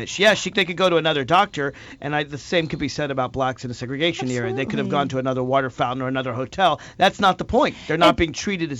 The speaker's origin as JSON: {"language": "English", "region": "Virginia", "country": "United States", "tie": "born or raised there", "said": "In my home state."}